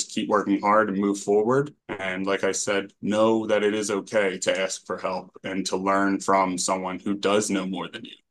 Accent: Springfield, Pennsylvania, United States; I was coaching seventh graders in lacrosse in my hometown of Springfield, Delaware County for a while.

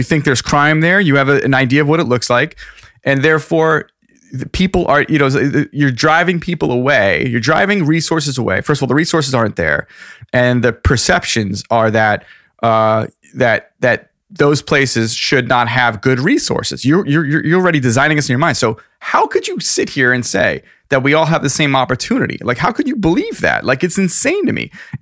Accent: New York, United States; I grew up in Suffolk County, very homogenous, non-diverse place. And then I moved to New York City and I lived in New York City most of my life.

